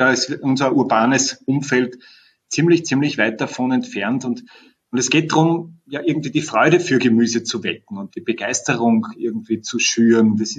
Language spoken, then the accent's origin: German; Vienna, Austria; Ich komme aus Wien.